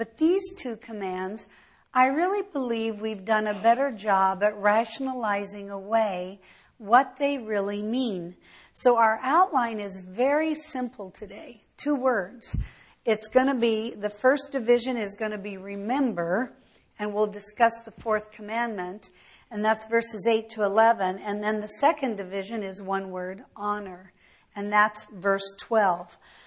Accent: Colorado, United States; And I remember as a little girl growing up in Colorado in the 50s and early 60s, but mostly the 50s, no gas station was open ever.

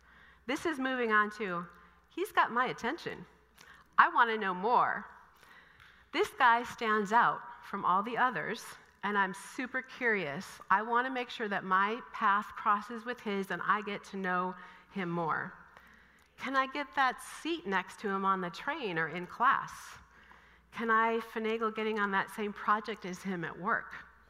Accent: Minnesota, United States; Kind of funny, I'm from Minnesota, but I love warm weather.

